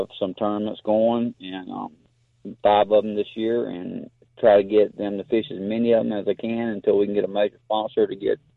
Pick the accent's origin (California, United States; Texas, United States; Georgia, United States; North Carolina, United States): Georgia, United States; Augusta; born there; now in Lincoln, United States; I was born in Augusta, but my granddaddy had a place on the lake up here in Lincoln since 1965. And since then, I've moved up here and I live on the lake now.